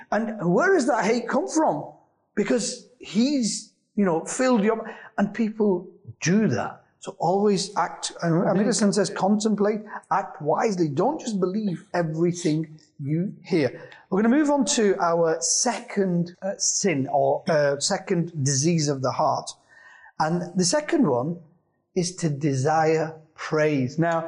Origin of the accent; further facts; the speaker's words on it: Azad Kashmir, Pakistan; Say, for example, you travel from, you know, I'm from Kashmir. You travel from Kotli to Islamabad.